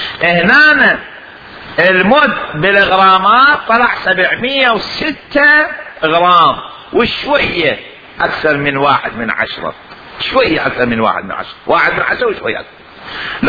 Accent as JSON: {"language": "Arabic", "country": "Iraq", "said": "عندنا في العراق المثقال 4 غرامات و6 من 10 من الغرام"}